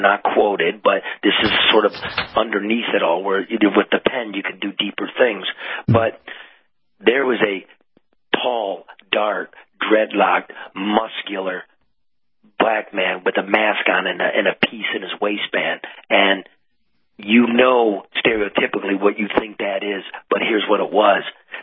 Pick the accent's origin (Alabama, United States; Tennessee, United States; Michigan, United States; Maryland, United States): Michigan, United States; Detroit; Me, growing up in the Detroit area, Macomb County, the Reagan Democrats, right, Trump won it.